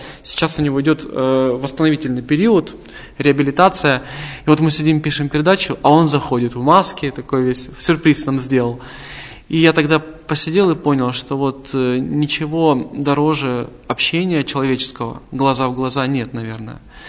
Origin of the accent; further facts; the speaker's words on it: Krasnodar, Krasnodar Krai, Russia; 29 февраля мы выступим в родном городе в Екатеринодаре с юбилейным большим концертом.